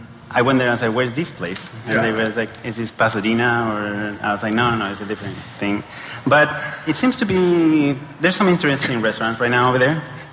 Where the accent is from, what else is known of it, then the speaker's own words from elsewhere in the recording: Chile; I'm from Chile.